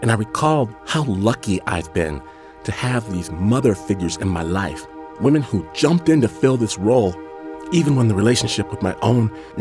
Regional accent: Midwest, United States; I'm from the Midwest, so I tell her, unfortunately, Gomen Nasai, I've got to give her a great big American hug now.

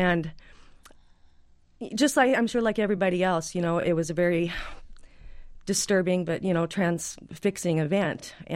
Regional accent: United States; Because as an American, we kind of have this perceived invincibility.

